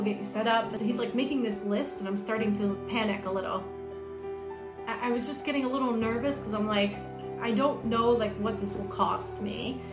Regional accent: United States; I said, well, I'm American. And as an American amputee, you just kind of learn

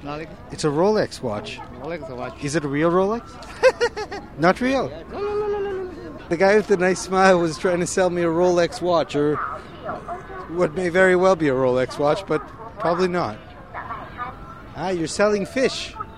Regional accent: Canada; I'm here from Canada.

